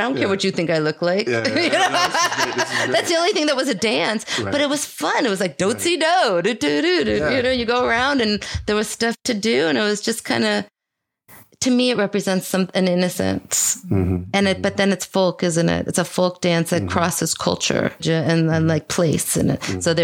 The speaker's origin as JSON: {"language": "English", "town": "Las Vegas", "region": "Nevada", "country": "United States", "tie": "born or raised there", "said": "I grew up in Las Vegas."}